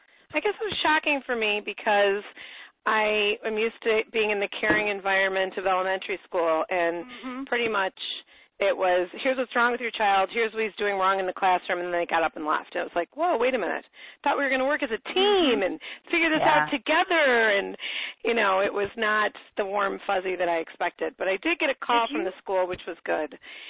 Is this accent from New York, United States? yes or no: no; Chicago, Illinois, United States; now in Naples, United States; I'm from Chicago, but I live in Naples, Florida.